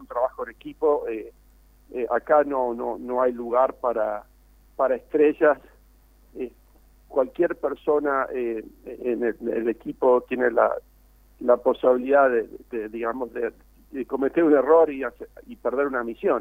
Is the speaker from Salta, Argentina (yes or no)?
no; Buenos Aires, Argentina; also born or lived in Villa Regina; crecí en Buenos Aires.